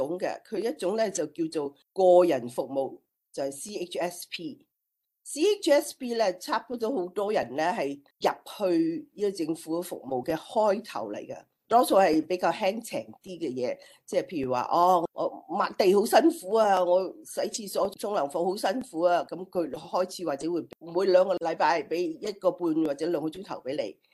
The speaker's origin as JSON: {"language": "Cantonese", "country": "China", "lives_now": "Australia", "said": "我哋中国人反而咧觉得啊"}